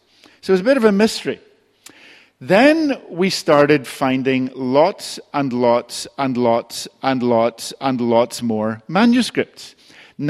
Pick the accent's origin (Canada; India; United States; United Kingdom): United Kingdom; Northern Ireland; I remember growing up in Northern Ireland